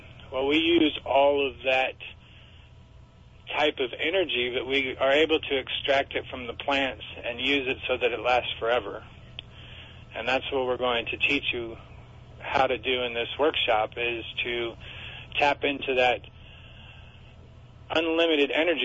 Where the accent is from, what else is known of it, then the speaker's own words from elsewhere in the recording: Oregon, United States; born there; now in Texas, United States; I was born in Oregon. I moved to Texas about 20 years ago, and I joined the military.